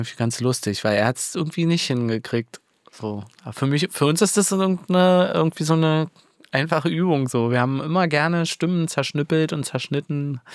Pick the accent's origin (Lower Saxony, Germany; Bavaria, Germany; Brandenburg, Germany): Brandenburg, Germany; Woltersdorf; ich komme aus Woltersdorf. Das ist, Speckgürtel, sagen wir dazu. Da fährt die S-Bahn nicht mehr hin. Aber man kommt trotzdem zur S-Bahn mit einer Straßenbahn. So. Und ist eigentlich ganz schön und beschaulich dort.